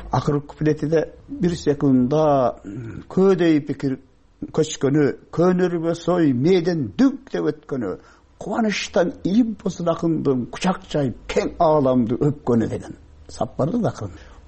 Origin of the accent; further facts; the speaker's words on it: Leilek, Batken Region, Kyrgyzstan; Мен Лейлектемин.